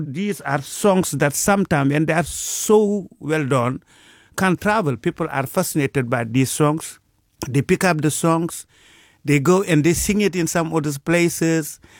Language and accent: English; Podor, Saint-Louis, Senegal; My hometown called Podor mm-hmm. is a very cultural hometown, cultural city, because it's right on the edge of the Empire of Mali.